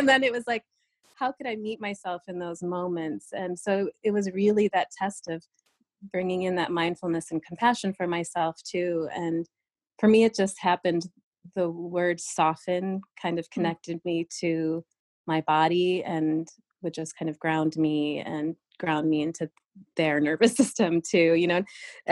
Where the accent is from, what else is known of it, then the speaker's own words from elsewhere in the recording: New York, United States; when I was growing up as an Indian kid in this small town in upstate New York